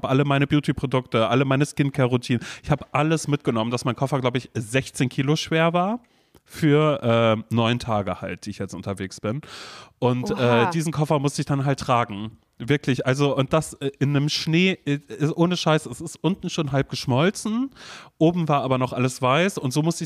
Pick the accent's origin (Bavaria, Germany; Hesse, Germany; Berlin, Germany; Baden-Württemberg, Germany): Berlin, Germany; dass ich aus Berlin komme.